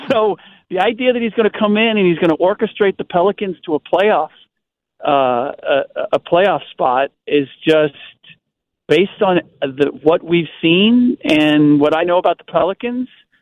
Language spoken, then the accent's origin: English; Cincinnati, Ohio, United States; I growing up in Cincinnati, the Bulls were kind of the closest team to me.